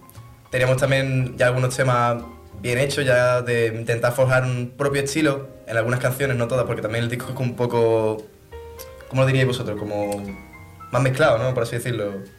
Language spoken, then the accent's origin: Spanish; Puerto Real, Andalusia, Spain; Bueno, somos de Puerto Real.